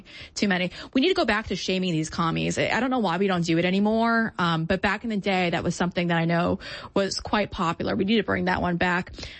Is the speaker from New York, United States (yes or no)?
yes; Long Island, New York, United States; I'm from Long Island. They destroyed Long Island.